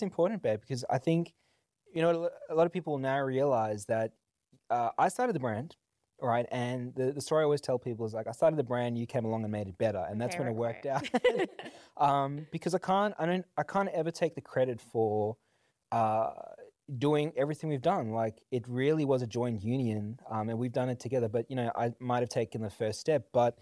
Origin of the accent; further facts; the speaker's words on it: South Africa; growing up in South Africa, to a family that wasn't rich at all, like a single mom, lived with my grandparents pretty much my entire, you know, childhood life.